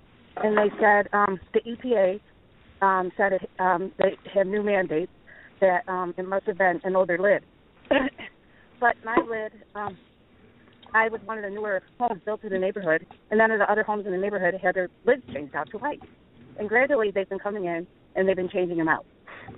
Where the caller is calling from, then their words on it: Phoenix, Arizona, United States; I'm calling from Phoenix.